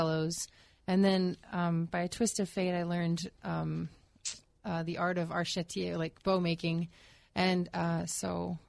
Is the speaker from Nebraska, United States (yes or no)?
yes; Omaha, Nebraska, United States; And I'm actually from Omaha, and we were in a church that's everyone should know, that's a Presbyterian church